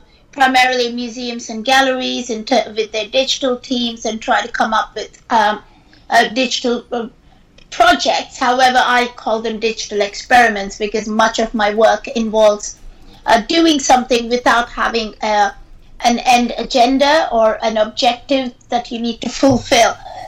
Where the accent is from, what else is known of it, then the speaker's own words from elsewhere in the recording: India; I remember growing up in India when smartphones came up